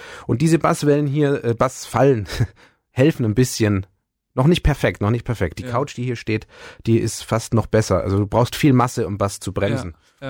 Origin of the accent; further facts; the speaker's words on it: Ulm, Baden-Württemberg, Germany; born there; Ich bin lustigerweise in der Prittwitzstraße in Ulm geboren.